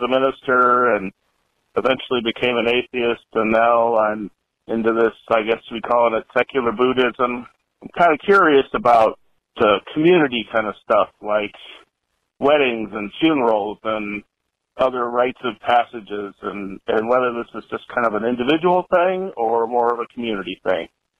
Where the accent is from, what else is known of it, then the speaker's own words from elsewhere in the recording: Ann Arbor, Michigan, United States; I'm from Ann Arbor, Michigan.